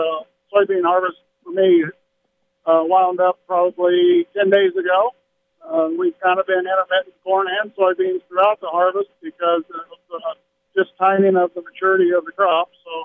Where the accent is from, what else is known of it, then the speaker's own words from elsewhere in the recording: Rose Hill, Iowa, United States; I'm from Rose Hill, Iowa, southeastern Iowa, Madison County.